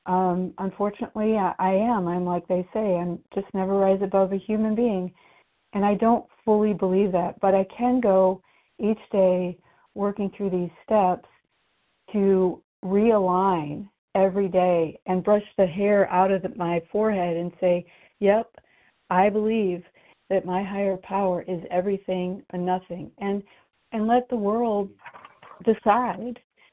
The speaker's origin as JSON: {"language": "English", "region": "Indiana", "country": "United States", "said": "I'm from Indiana."}